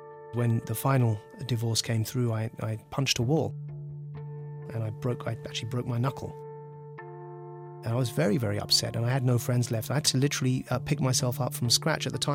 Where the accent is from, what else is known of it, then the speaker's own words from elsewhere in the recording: United Kingdom; I define myself as a liberal, as a Muslim, as a Democrat, as a Briton, as a Pakistani, as a global citizen.